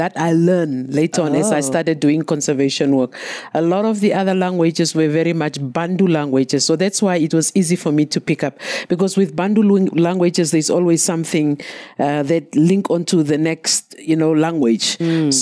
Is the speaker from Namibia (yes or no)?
yes; Windhoek, Khomas, Namibia; I was born in Windhoek, which is where we are now. Mm-hmm. Not very far from here, maybe 20 minutes drive in I was born in a location there, and I grew up in Windhoek, but not where you are now.